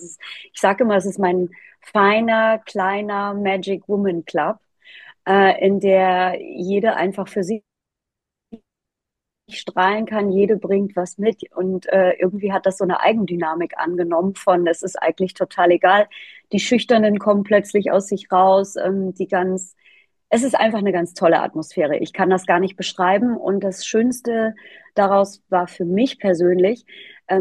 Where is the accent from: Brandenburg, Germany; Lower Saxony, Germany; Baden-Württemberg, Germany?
Lower Saxony, Germany; Bad Zwischenahn; also born or lived in Asia; now in Miami, United States; in Bad Zwischenahn, das ist meine Heimat. Da bin ich im Moment auf sogenannten verlängerten Heimat/Business-Urlaub. Ich bin seit circa 20 Jahren in Miami.